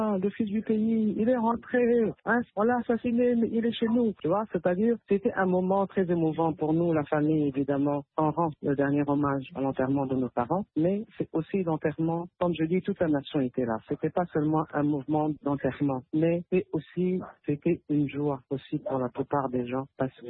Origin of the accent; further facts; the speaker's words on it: DR Congo; Et qu'on veut être unis en tant que Congolais